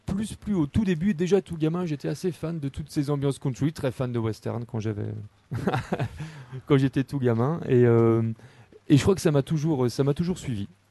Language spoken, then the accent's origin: French; Mulhouse, Grand Est, France; now in Strasbourg, France; Je suis originaire de Mulhouse au départ, mais j'habite Strasbourg là depuis 10 ans maintenant.